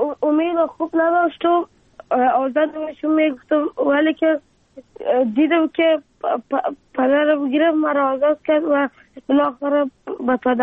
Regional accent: Afghanistan; افغانستان و وطن خودم را بسازم

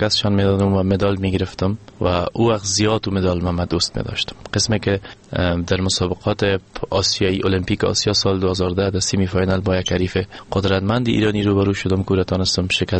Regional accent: Afghanistan; من یک افغان هستم

